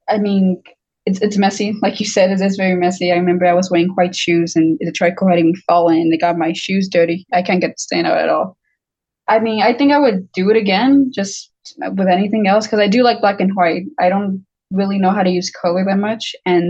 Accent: El Paso, Texas, United States; Well, I mean, I'm from here. I'm from El Paso. I was born here and I guess been raised here. I'm barely 19.

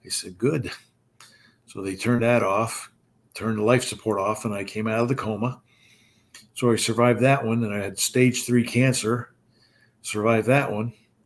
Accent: Selinsgrove, Pennsylvania, United States; Did a year at Susquehanna University, which is in Selms Grove, my hometown.

